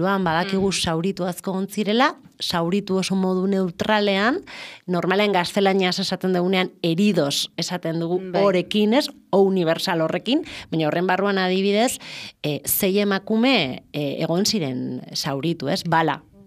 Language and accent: Basque; Vitoria-Gasteiz, Basque Country, Spain; ni nire kasu Gasteiztarra naiz, ez?